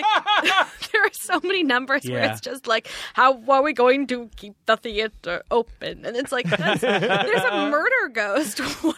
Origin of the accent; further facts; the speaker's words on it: Palo Alto, California, United States; Really? Oh, I'm from Palo Alto.